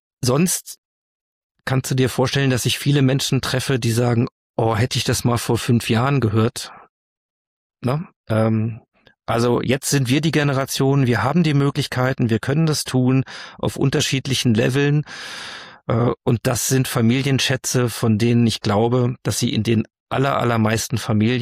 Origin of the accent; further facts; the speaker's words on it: Hanover, Lower Saxony, Germany; als Norddeutscher bist du ja, also als Hannoveraner habe ich ja einen Gendefekt und eine Dialektschwäche